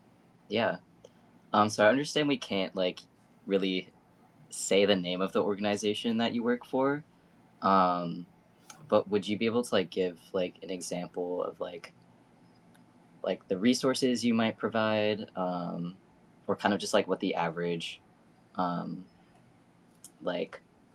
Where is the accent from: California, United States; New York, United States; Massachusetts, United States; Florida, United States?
New York, United States; I grew up in New York. I like don't have the experience of growing up like necessarily like in other parts of America.